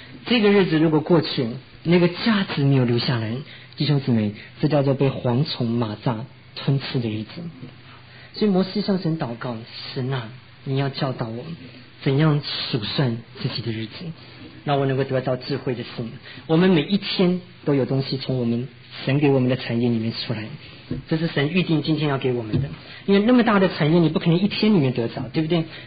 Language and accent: Chinese; China; 我说我们中国人有一句话啊，他讲到君子慎独